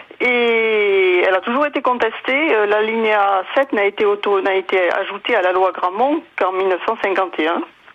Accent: Southern France, France; Voilà, je suis du Sud

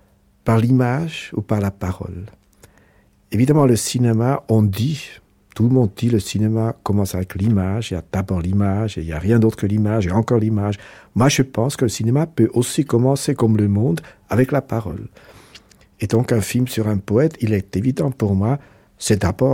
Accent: Zurich, Switzerland; born there; Je suis né donc à Zurich dans une famille ouvrière italienne.

